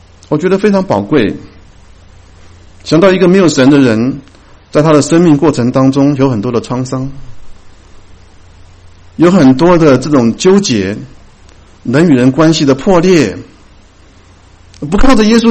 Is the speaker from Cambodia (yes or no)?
no; Taiwan; born there; 那我父亲是浙江人，我母亲是福建人啊，所以那我在台湾出生啊